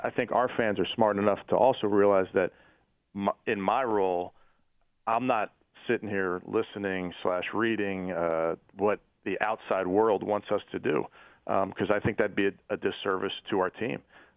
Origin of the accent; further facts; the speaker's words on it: Philadelphia, Pennsylvania, United States; So I get it. I grew up in Philly.